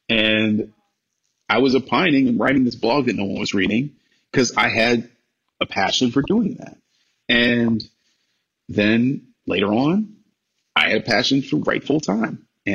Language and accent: English; Cleveland, Ohio, United States; now in Los Angeles, United States; I'm a kid from Cleveland who has no real connections.